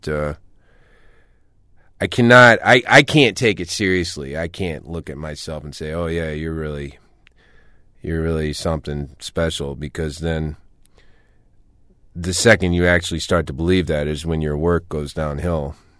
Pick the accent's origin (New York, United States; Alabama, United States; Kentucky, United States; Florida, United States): Kentucky, United States; You know, I'm from Kentucky, and I grew up, you know, not super well off.